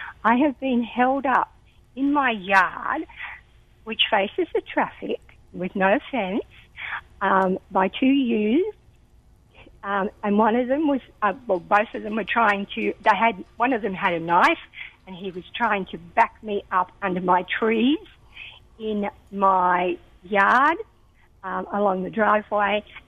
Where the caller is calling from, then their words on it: Dubbo, New South Wales, Australia; I'm ringing from Dubbo.